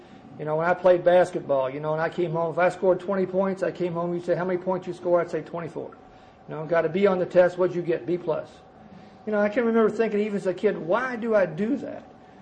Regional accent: Kentucky, United States; My God, they'll find out I'm from Kentucky sooner or later, you know.

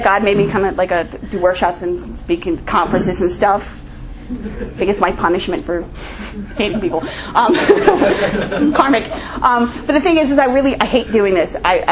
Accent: New Jersey, United States; I'm a degenerate from New Jersey. I get to travel all over the world and talk to alcoholics and do cool-ass shit.

